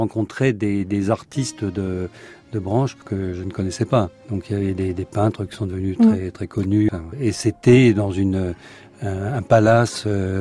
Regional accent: Hauts-de-France, France; puisque je suis du Nord

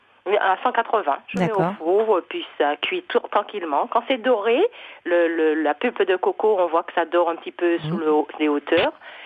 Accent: Martinique; de vanille, que je suis originaire de la Martinique.

